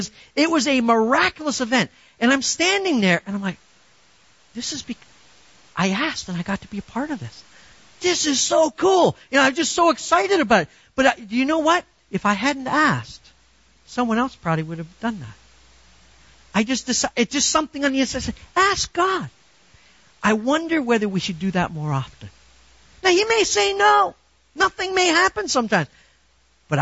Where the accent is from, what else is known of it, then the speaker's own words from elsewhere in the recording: Canada; Well, for me as a Canadian, pretty often, because there's ice, a lot of ice.